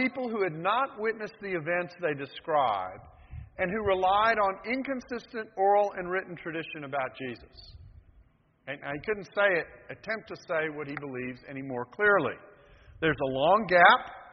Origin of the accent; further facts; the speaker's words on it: Texas, United States; I'm from Texas, so I've got to get a quotation from someone at Texas somewhere.